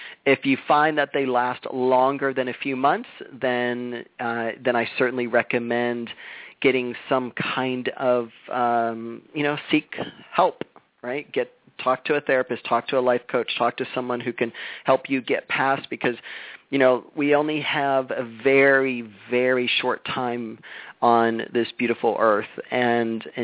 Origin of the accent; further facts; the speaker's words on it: Florida, United States; you know, I'm a Florida guy. I came from Florida, and in Florida, it's very flat.